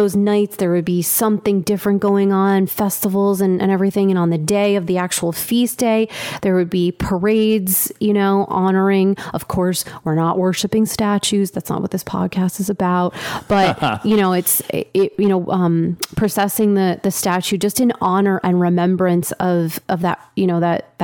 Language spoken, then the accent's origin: English; New Jersey, United States; And so I grew up in New Jersey